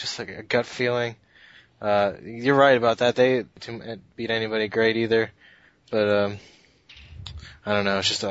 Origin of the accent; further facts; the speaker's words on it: Maryland, United States; I'm going to pick Baltimore just because I'm from Maryland.